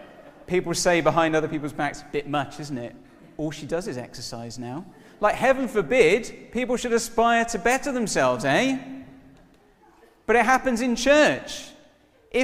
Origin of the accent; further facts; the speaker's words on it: United Kingdom; Being British is all about being effortlessly superior at things, right?